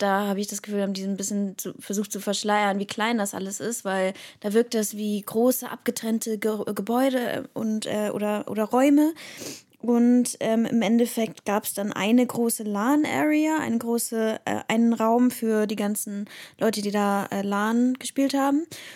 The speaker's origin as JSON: {"language": "German", "town": "Cologne", "region": "North Rhine-Westphalia", "country": "Germany", "said": "ich komme aus Köln natürlich"}